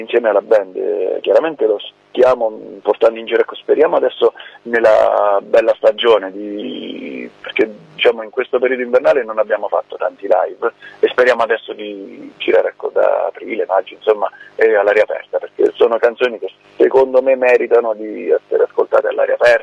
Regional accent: Rome, Lazio, Italy; io sono originario di Roma, sono nato a Roma e quindi ci torno spesso con la mia famiglia

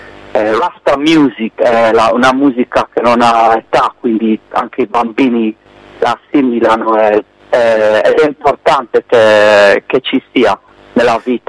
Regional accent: Carbonia, Sardinia, Italy; io vengo dall'isola, come penso si possa sentire dal mio accento, quindi sono del sud-ovest Sardegna, precisamente di Carbonia.

